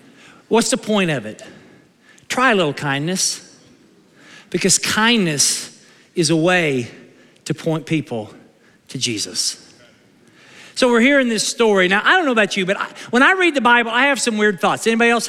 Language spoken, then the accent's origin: English; Naples, Florida, United States; he's heard I'm from Naples, Florida, okay?